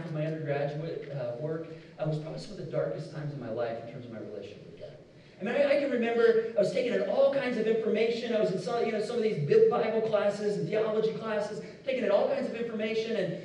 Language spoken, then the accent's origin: English; Indianapolis, Indiana, United States; I can remember growing up, I grew up on the east side of Indianapolis.